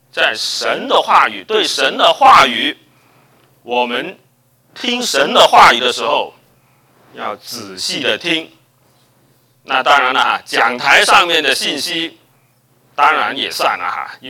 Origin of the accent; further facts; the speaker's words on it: China; 这我们中国人十分懂这个，就叫做言而作，起而行。